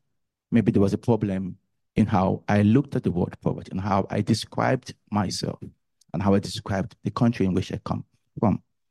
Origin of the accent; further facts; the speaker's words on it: Cameroon; English is a second language; moved away as an adult; now in Finland; All my time, all my life growing up in Cameroon, I learned about